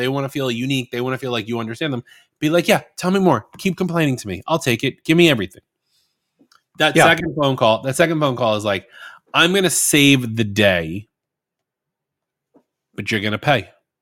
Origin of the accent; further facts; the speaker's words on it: New York, United States; Like, we've talked about the fact that I'm from New York. I like mentioning it a lot. Like, I'm a New Yorker through and through.